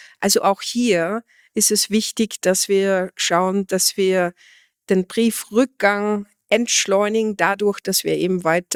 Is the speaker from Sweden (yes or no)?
no; Austria